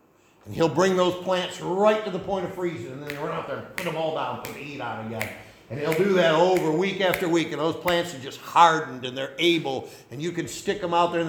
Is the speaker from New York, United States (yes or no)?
yes; Machias, New York, United States; I came from Cattaraugus County. First thing they thought I was from down south because of my accent. Are you from down south? No, I'm from Machias, New York.